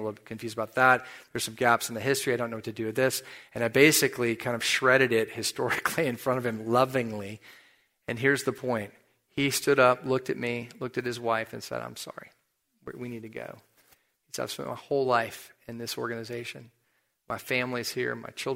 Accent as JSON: {"language": "English", "country": "United States", "said": "which was hard for me as an American teenager because it went against everything I was comfortable with."}